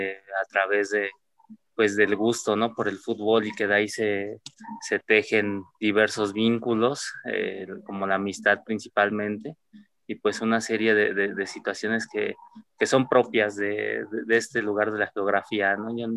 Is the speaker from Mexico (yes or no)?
yes; Nezahualcóyotl, State of Mexico, Mexico; colinda con Nezahualcóyotl, de donde yo soy, de donde soy oriundo